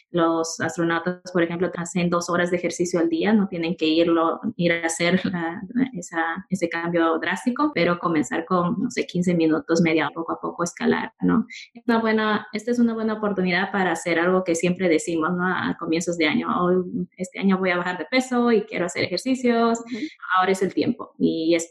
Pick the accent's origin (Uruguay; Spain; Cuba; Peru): Peru; Yo sé que yo soy de Perú